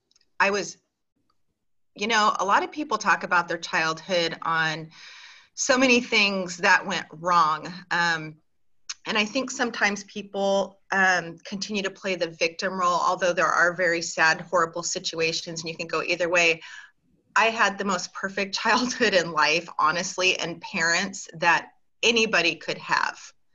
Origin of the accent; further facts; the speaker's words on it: Compton, California, United States; born there; I know. I am. I was born in Compton, California. And, you know, obviously that was quite a few many years ago. So it sounds really funny and really good now, but I was born in Compton.